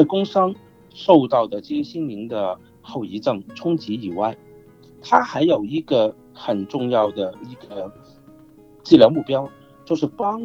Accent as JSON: {"language": "Chinese", "country": "China", "lives_now": "Australia", "said": "比如说我们中国人我们会觉得这个我觉得领导对我不公道"}